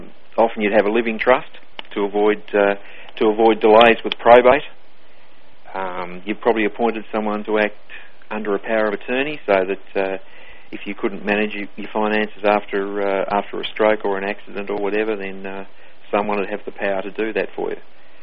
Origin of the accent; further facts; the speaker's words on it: Australia; now in Abu Dhabi, United Arab Emirates; Well, I'm an Australian. At the moment, I'm not living in Australia, though. I'm living over in Abu Dhabi in the United Arab Emirates, which is on the Persian Gulf.